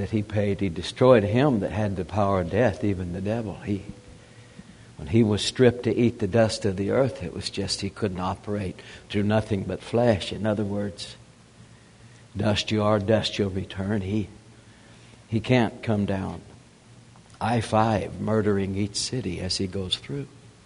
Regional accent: Fort Stockton, Texas, United States; born there; So she searched and found a nest of our relatives in Texas. I was born in Fort Stockton.

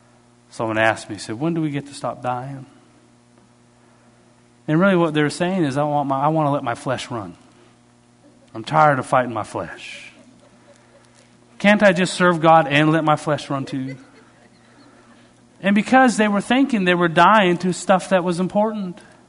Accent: Canada; I don't know if it's because I'm Canadian or whatever you want to call it.

